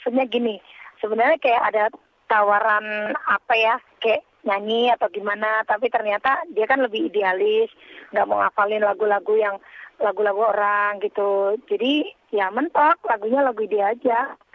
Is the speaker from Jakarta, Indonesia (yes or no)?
yes; Jakarta, Indonesia; karena kita dari kecil saya tuh di Jakarta, Jadi pengetahuan saya taunya di Jakarta.